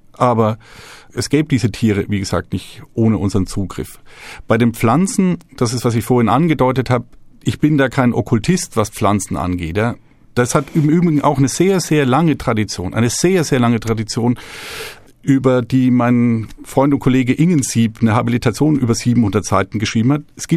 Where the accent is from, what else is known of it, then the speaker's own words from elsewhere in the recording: Bavaria, Germany; ich komme aus einer Region, aus Franken, wo diese kleinbürgerliche Nebenerwerbslandwirtschaft aus historischen Gründen sehr weit verbreitet war.